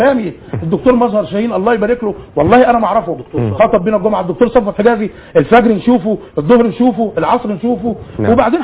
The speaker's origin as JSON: {"language": "Arabic", "country": "Egypt", "said": "احنا ناس مصريين وبنحب هذا البلد والحمد لله ان احنا مصريين."}